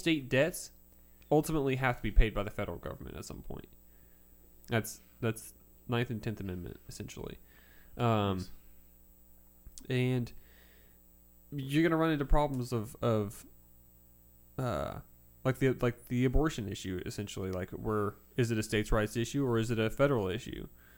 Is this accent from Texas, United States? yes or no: yes; Texas, United States; accent: Texas; I wouldn't move to France and keep speaking English with my Texas accent.